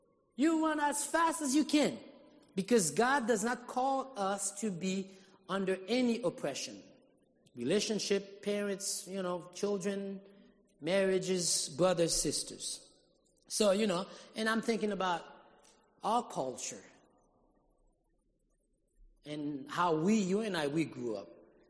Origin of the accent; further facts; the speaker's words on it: Haiti; She grew up in Haiti. I grew up in Haiti. We met there.